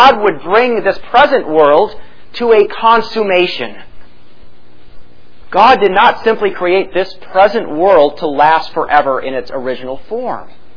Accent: Illinois, United States; I'm from Illinois, so the heartland is, you know, I'm not a total stranger to the heartland.

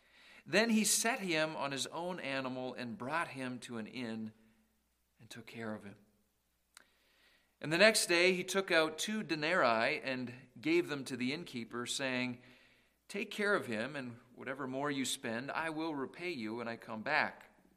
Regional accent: Lewistown, Pennsylvania, United States; We are from Lewistown, so that's where we hail.

